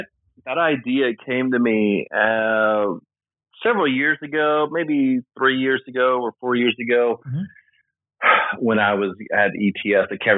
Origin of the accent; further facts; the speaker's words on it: Maryland, United States; also born or lived in Chicago; So I grew up in Maryland. I grew up watching the Redskins.